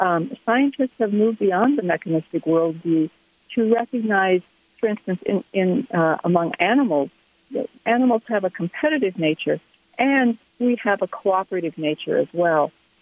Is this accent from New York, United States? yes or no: no; Boulder, Colorado, United States; He lives in my hometown of Boulder